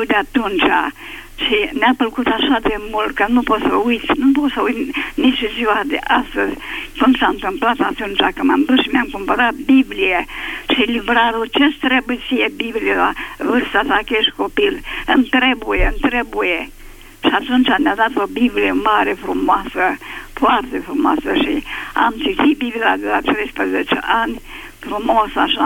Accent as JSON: {"language": "Romanian", "town": "Focșani", "region": "Vrancea County", "country": "Romania", "said": "Eu sunt din Focșan"}